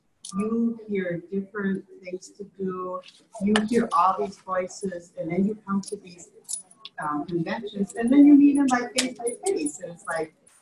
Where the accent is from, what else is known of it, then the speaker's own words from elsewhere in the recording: Minnesota, United States; now in New Jersey, United States; I'm originally from Minnesota. I lived in Minnesota all my life, except for the last 10 months. I moved to New Jersey.